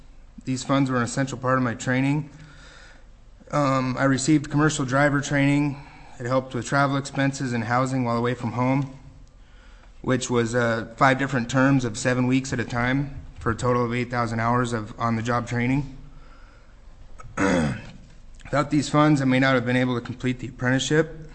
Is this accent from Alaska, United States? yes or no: yes; Juneau, Alaska, United States; I'm from here in Juneau.